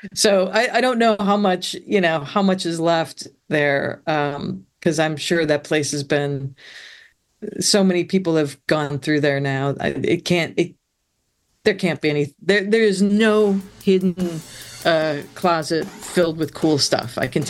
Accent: Milwaukee, Wisconsin, United States; growing up in Milwaukee, I know from the polka

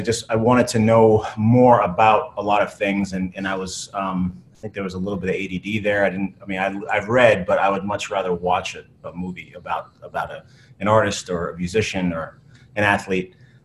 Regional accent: Massachusetts, United States; I'm the youngest of three boys. I grew up outside of Boston

